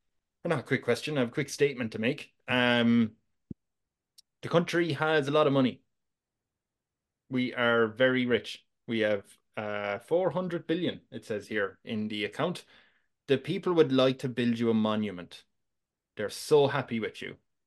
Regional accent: Ireland; Oh, yeah. Hey, I'm from Ireland. I know all about that.

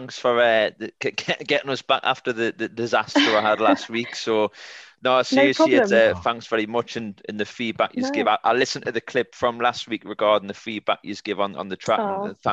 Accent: Cramlington, North East England, United Kingdom; So I'm from Cramlington, which is a little town in Northumberland.

